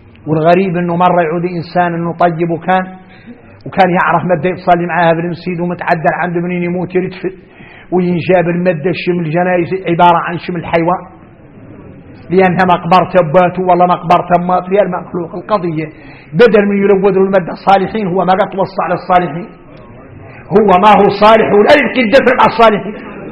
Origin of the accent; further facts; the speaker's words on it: Mauritania; واحنا موريتانيين